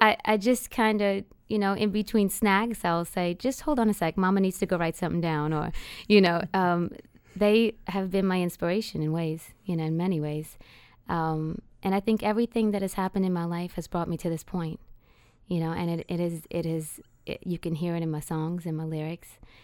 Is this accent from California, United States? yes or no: no; New Orleans, Louisiana, United States; And like you said, growing up in New Orleans, there's such a variety.